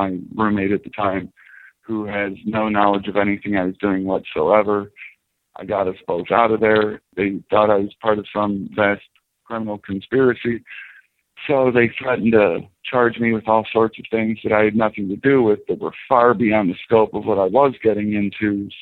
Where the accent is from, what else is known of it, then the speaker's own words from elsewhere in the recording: Detroit, Michigan, United States; No, I'm from Detroit. That's where I was hit.